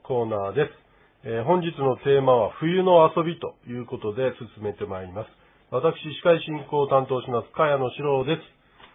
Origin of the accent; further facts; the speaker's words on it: Tomikawa, Hokkaido, Japan; 猿川のもう河口のすぐそばで。で、富川っていうところは、ね、雪があまり降らないところなんですよ。だけど風が強くてね、すごい寒いんだよね。だから、私が高校の時には高校のグラウンドにスケートリンク作ってましたよ。